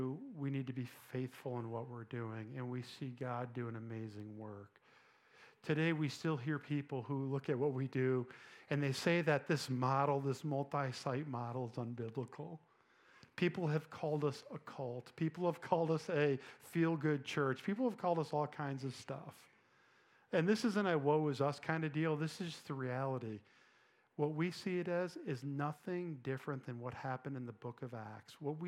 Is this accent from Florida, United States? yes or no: no; Vestal, New York, United States; I love telling stories about growing up in Vestal and playing sports and things we did when we were kids and crazy things.